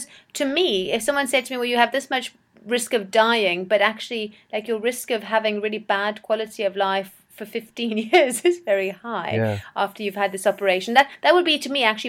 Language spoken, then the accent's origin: English; South Africa; I'm South African.